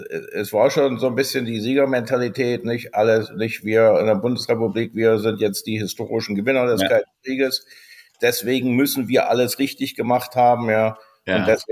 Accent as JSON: {"language": "German", "country": "Germany", "tie": "born or raised there", "said": "ich bin in der DDR geboren, aufgewachsen, also 1965 geboren."}